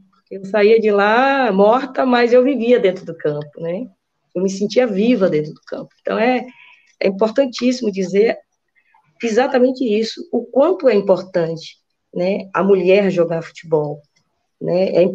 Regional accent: Camaçari, Bahia, Brazil; eu sou de Camaçari, que eu moro na Rua do Meio, número 39, Cleba

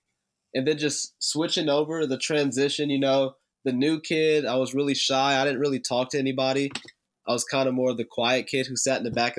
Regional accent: Mount Pleasant, Tennessee, United States; also born or lived in Spring Hill; So I grew up in Mount Pleasant. We lived in Mount Pleasant for, I want to say, up until my seventh grade year. And then we moved to Spring Hill.

